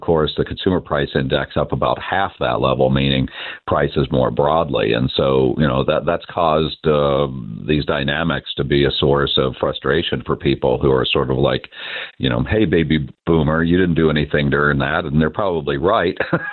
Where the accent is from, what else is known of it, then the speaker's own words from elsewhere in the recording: Kansas, United States; particularly in the Midwest where I hail from originally. And, you know, not a lot of people are moving to my hometown in Southeast Kansas.